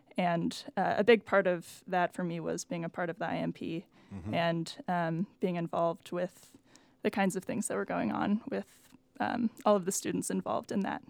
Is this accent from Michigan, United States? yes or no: no; Seattle, Washington, United States; I grew up in Seattle, and I went through some of the school jazz programs in the area.